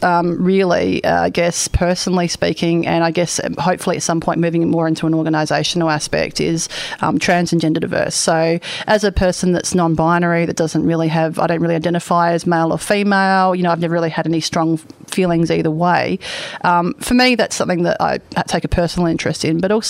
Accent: South Australia, Australia; I'm actually originally from South Australia. So I've been in the state for about 7 years

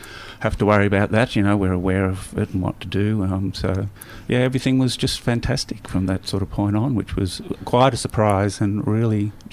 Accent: Wangaratta, Victoria, Australia; Well, I grew up in Wangaratta, as I said, country Victoria, back in the 60s and 70s, so it was a pretty rough place to be.

